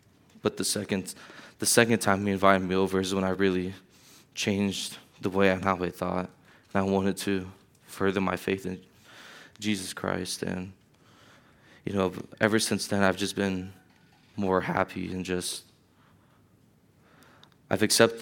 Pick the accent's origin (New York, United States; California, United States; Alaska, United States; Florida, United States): Florida, United States; Miami; born there; I was born in Miami, Florida.